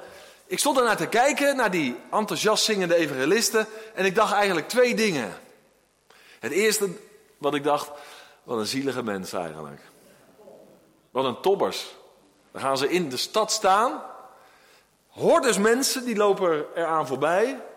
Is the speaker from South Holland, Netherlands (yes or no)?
yes; 's-Gravenzande, South Holland, Netherlands; En ik ben opgegroeid in Schravenzanden, de Hoek van Holland daar.